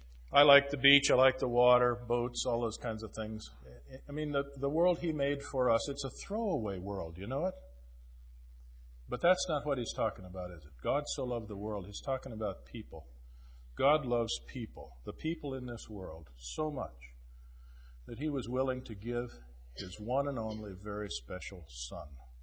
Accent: Minnesota, United States; also born or lived in Louisiana; Joanne and I, we're from Louisiana, but we were born and raised in Minnesota.

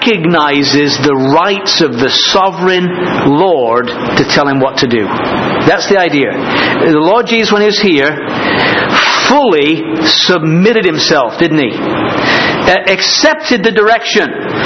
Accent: England, United Kingdom; That's the problem with being an Englishman. You get your H's mixed up.

